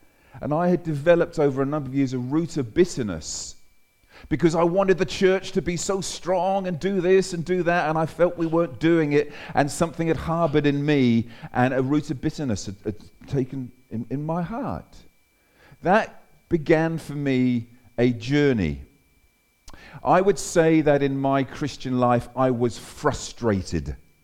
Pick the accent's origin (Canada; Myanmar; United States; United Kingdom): United Kingdom; England; moved away as an adult; now in Australia; I'm an Englishman. Is that okay? I'm an Englishman. It's okay. There's any other English people here? I came out at the age of 31.